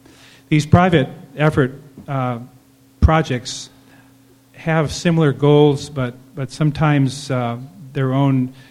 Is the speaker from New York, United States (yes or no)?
no; Milwaukee, Wisconsin, United States; because my father loved history, and I'm from Milwaukee, and so we would make that drive to Nauvoo starting in the 50s, really.